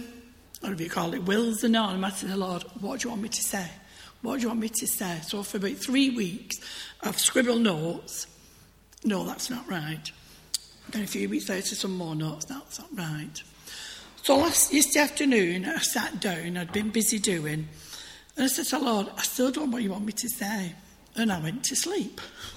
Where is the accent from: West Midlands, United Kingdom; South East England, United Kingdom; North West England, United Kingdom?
North West England, United Kingdom; Tyldesley; So Tilsley, born and bred in Tilsley, born in the house that mum and dad lived in. Aunties, uncles, cousins, everybody was round.